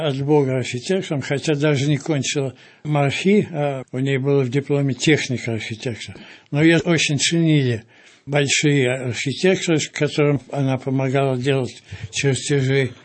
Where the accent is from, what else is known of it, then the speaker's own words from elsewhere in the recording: Moscow, Russia; Вот я коренной москвич, дитя Арбата